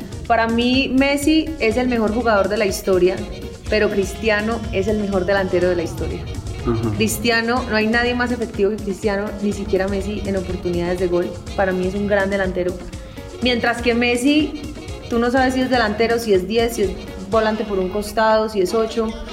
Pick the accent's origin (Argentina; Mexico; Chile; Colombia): Colombia; Medellín, Antioquia; born there; Yo nací en Medellín en el 94, yo tengo 24 años. Crecí con mi familia, una familia muy unida tengo yo.